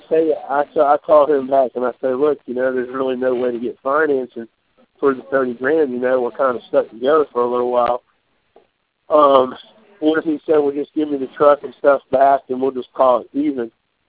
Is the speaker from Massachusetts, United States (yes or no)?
no; Kentucky, United States; now in Washington, United States; I mean, I've lived here most of my life. I'm a military brat. I'm from Kentucky